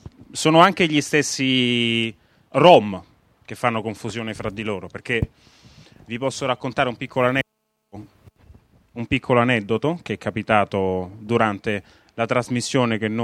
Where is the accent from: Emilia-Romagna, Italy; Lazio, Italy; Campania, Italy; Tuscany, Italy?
Lazio, Italy; Rome; ringrazio l'EURAC che ci dà questa possibilità, a un romano doc verace che però cerca di lavorare anche con realtà di tutta l'Italia